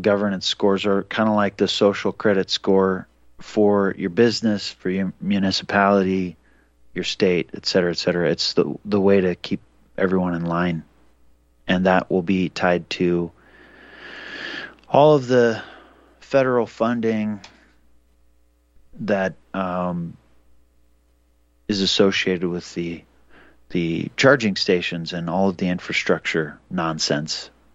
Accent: Montana, United States; I remember growing up in Montana, we never found any shortage of things to do.

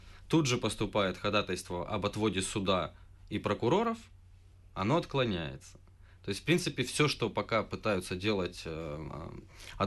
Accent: Ukraine; born there; я гражданин Украины, я родился в Украине

